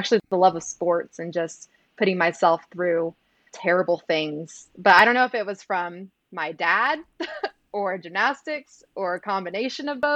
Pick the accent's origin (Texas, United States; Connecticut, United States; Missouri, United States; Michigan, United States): Texas, United States; Austin; I grew up in South Austin.